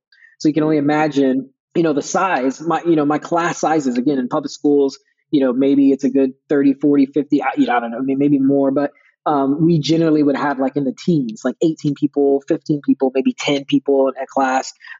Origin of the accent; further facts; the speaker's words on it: Augusta, Georgia, United States; I went to high school in Augusta, Georgia. So I grew up in Augusta. For most of my, like, middle school, high school, I'm actually more of a military brat.